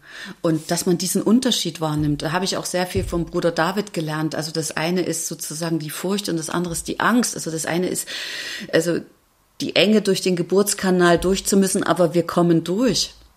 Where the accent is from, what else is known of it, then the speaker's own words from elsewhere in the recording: Chemnitz, Saxony, Germany; born there; ich bin 1970 geboren in Karl-Marx-Stadt. Das ist heute Chemnitz. Das war letztes Jahr Kulturhauptstadt. Das ist so ein bisschen die unbekannte Stadt zwischen Leipzig und Dresden und die Stadt mit dem, ich würde mal sagen, krassesten sächsischen Dialekt.